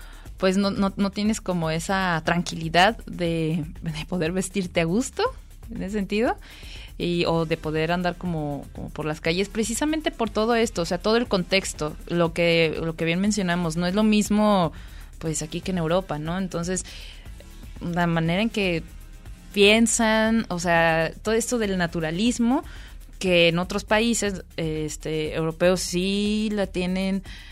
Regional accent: Mexico; a nosotros como mexicanos nos pasa desde pequeños

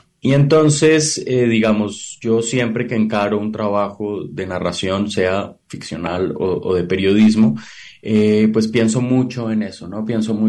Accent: Colombia; now in Mexico; He tenido la suerte de vivir muchísimos años en México, aunque soy colombiano.

